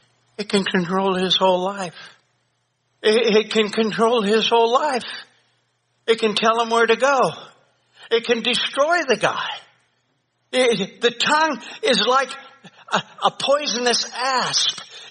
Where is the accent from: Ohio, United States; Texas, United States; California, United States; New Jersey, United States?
Texas, United States; McKinney; born there; I was born on North Street in McKinney, Texas in the VVVM.